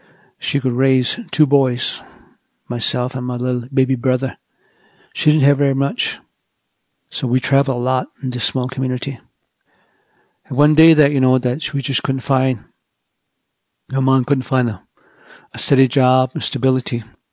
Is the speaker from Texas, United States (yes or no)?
no; Church Rock, New Mexico, United States; also born or lived in Tohatchee; As my early remember going back, I grew up in Church Rock and at the Standing Rock.